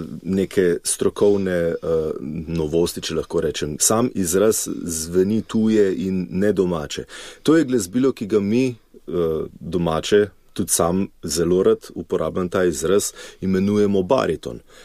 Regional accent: Kamnik, Central Slovenia, Slovenia; now in Domžale, Slovenia; kamniški konc originalno prihajam iz Kamnika, čeprav zdaj že precej več kot 10 let živim v Domžalah, ampak ja, to je nekje moj okoliš.

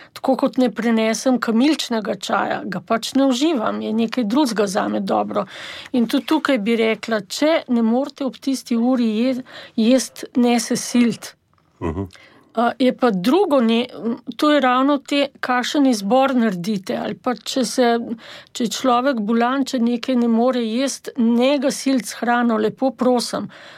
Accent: Ljubljana, Central Slovenia, Slovenia; O Ljubljani tudi. Se dobi tudi, tudi drugod, tako da jaz sem itak iz Bežigrada

